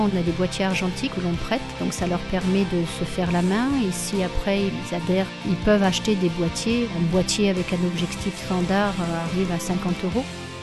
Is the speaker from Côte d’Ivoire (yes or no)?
no; Cannes, Provence-Alpes-Côte d'Azur, France; now in Narbonne, France; Je suis à Narbonne depuis 1998. Je viens de Cannes